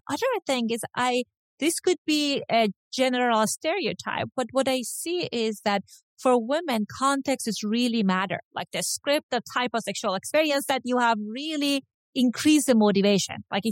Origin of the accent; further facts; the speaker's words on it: United States; As you can see, I'm Iranian American.